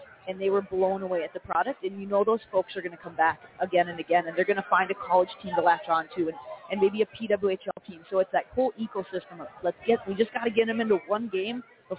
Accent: Minnesota, United States; I mean, I'm bummed as a Minnesotan that there are no Minnesota fans here.

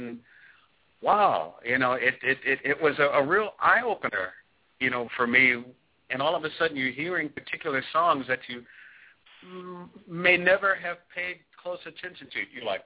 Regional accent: Philadelphia, Pennsylvania, United States; Many years ago, my brother and I, you know, we're from Philadelphia. We had a band.

